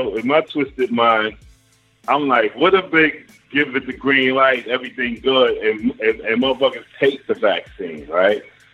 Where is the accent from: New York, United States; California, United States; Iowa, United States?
New York, United States; Me, as a growing up as a New Yorker, we know the Trump before Trump.